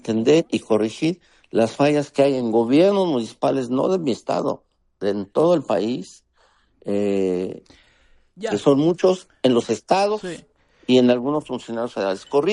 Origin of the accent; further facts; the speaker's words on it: Texcoco, State of Mexico, Mexico; Toda mi vida he estado en el Estado de México. Nací en el Estado de México, nací en Texcoco, desde aquí te estoy contestando la llamada.